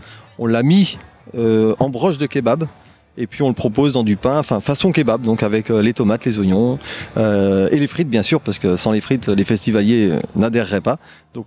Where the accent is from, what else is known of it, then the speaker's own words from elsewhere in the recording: Janzé, Brittany, France; j'ai 46 ans et je viens de Janzé.